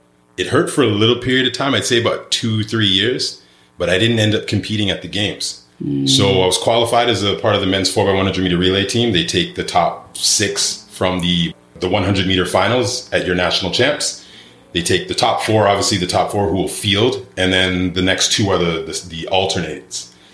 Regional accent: Toronto, Ontario, Canada; Born and raised in Toronto, Ontario, Canada.

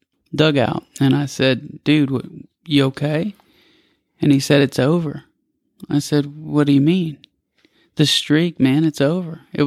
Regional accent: Houston, Texas, United States; I wanted to show that I was from Houston, Texas. That's where I went to high school.

